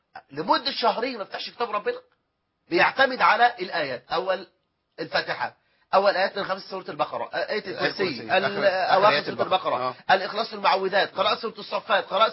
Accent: Egypt; فجايب اللي بيسموه الغطره او الشال المعروف عندنا في مصر

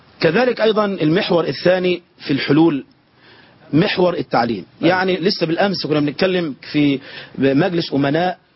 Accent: Egypt; now in Sinai, Egypt; أولا أنا أعيش في سيناء منذ 17 سنة وأنا لست من أهل سيناء.

